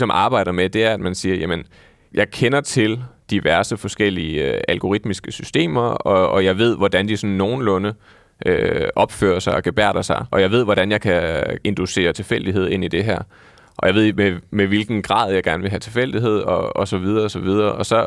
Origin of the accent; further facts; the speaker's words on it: Jutland, Denmark; Nu er jeg jo jyde